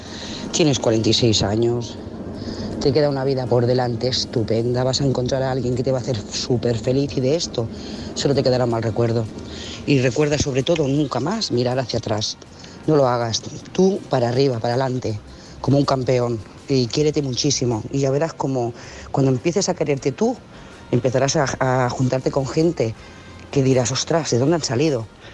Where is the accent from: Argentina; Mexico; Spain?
Spain; Lloret de Mar, Catalonia; de Lloret de Mar